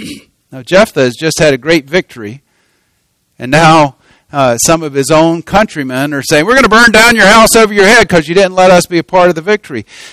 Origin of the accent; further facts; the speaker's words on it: North Carolina, United States; Now, for me, I grew up in North Carolina, and when I say pen, I'm talking about this.